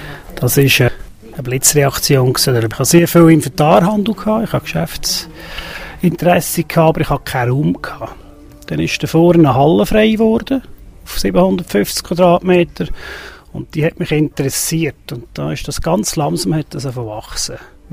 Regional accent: Eschenbach, Lucerne, Switzerland; Ursprünglich bin ich Eschenbacher. Also ich bin in Eschenbach in die Schule, ich bin in Eschenbach aufgewachsen und ich habe meine Kollegen viel von Eschenbach. Heute wohne ich mit der Familie in Hochdorf.

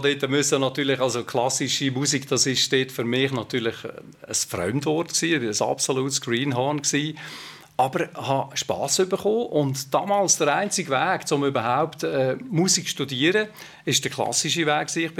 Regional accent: Hitzkirch, Lucerne, Switzerland; Ich bin aus dem Kanton Luzern. Ich bin aufgewachsen in Hitzkirch.

